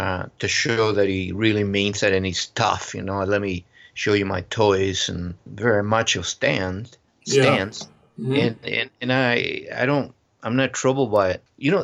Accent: Chile; moved away as an adult; now in United States; And I immigrated from Chile as a student, so it wasn't illegal.

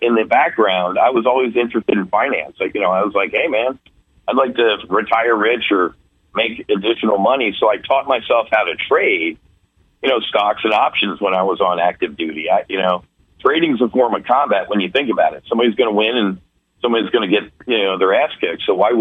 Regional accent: New Jersey, United States; He was from Jersey. I'm from Jersey, kind of the same age.

